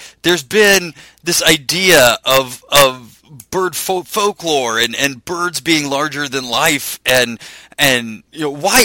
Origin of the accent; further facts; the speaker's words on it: Ohio, United States; Like, I'm from Ohio. We have robins all the time.